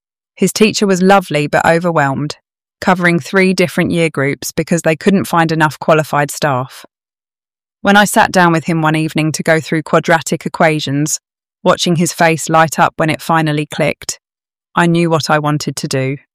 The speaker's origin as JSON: {"language": "English", "town": "Woking", "region": "South East England", "country": "United Kingdom", "tie": "born or raised there", "said": "Growing up in Woking, I was the one my friends called when they were stuck on maths homework."}